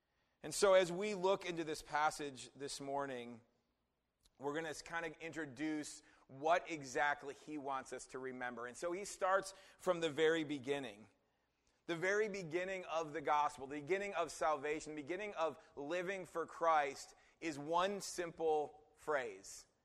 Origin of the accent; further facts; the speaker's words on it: Wisconsin, United States; I grew up in Wisconsin, and so Brendan and I, when we've been married, we've never lived in, like, near our families.